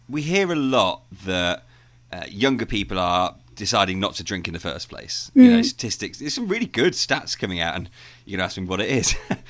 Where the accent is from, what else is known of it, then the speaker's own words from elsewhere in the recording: Birmingham, West Midlands, United Kingdom; now in Liverpool, United Kingdom; I'm from Birmingham